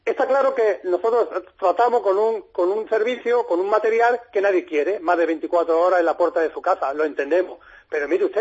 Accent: Málaga, Andalusia, Spain; Yo pago el IBI e IVA incluido la basura como trabajador y como malagueño.

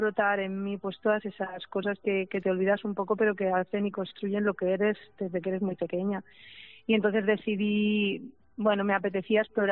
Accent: Bogarra, Castilla-La Mancha, Spain; Sí, en mi pueblo se llama Bogarra, es de la sierra del Segura.

